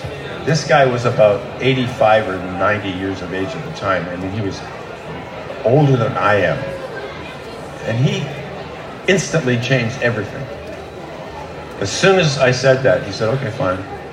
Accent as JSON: {"language": "English", "country": "Canada", "said": "And I'm Canadian, and we are tough as nails."}